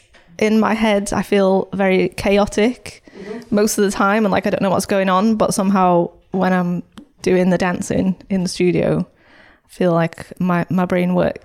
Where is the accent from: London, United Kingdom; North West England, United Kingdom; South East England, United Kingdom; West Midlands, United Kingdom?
North West England, United Kingdom; St Helens; I grew up in St. Helens.